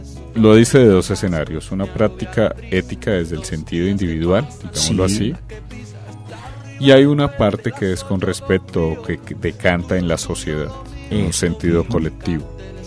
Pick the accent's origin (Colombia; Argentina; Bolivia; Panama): Colombia